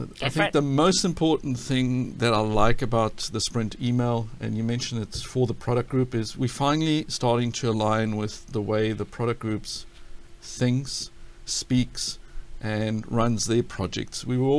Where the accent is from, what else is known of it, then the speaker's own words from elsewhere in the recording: South Africa; I know the British have a problem, but fortunately I'm from South Africa